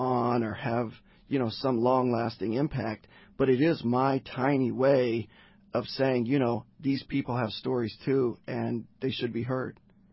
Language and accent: English; Milan, Indiana, United States; I grew up in Milan, Indiana, which is a place that's probably familiar to some listeners for its hoops history instead of its writers. But I grew up on a farm outside of Milan.